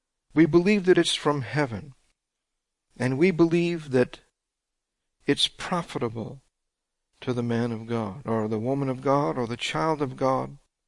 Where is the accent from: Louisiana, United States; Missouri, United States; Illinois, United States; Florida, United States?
Louisiana, United States; I guess I'm a Cajun and we like hogshead cheese